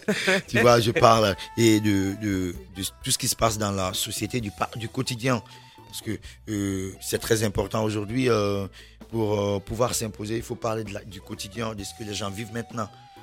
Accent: Kankan, Kankan Region, Guinea; j'ai grandi à Cancan dans … … mais j'ai grandi

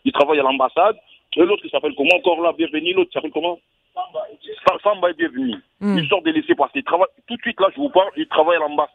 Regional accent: Kinshasa, DR Congo; Moi, je suis Kinshasa.

